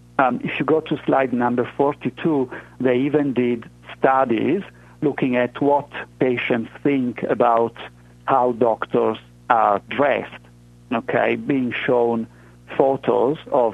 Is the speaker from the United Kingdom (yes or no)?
no; Italy; now in New Zealand; I came from Italy to New Zealand